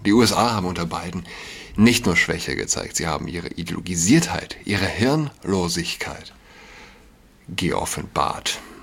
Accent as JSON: {"language": "German", "region": "Saarland", "country": "Germany", "said": "Verdun ist nicht weit von meiner Heimat, dem Saarland."}